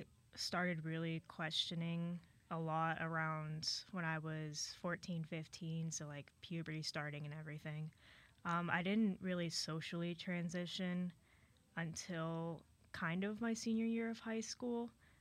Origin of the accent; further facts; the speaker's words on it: Columbus, Ohio, United States; I'm out of state. I'm from Ohio, around East Columbus area.